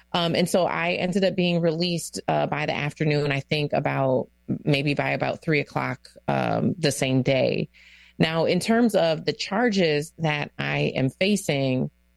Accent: United States; It's my constitutional right as an American.

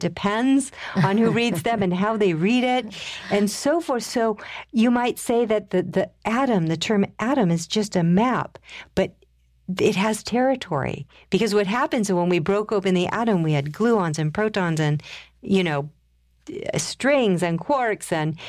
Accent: Colorado, United States; I come from Colorado. It's bone dry there.

